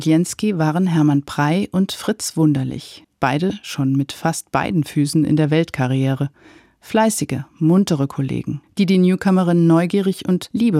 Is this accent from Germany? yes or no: yes; Berlin, Germany; Ich bin als waschechte Berlinerin in Schöneberg zur Welt gekommen, 2 Monate vor Ausbruch des Zweiten Weltkrieges am 3. Juli 1939.